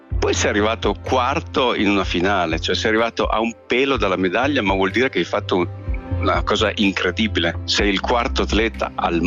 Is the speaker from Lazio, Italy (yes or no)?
no; Cuneo, Piedmont, Italy; Sono di Cuneo, sì.